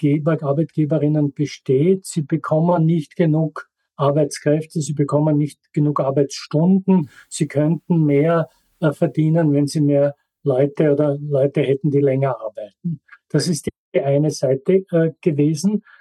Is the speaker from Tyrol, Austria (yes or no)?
no; Graz, Styria, Austria; Ich komme aus der Steiermark und bin in Graz zur Schule gegangen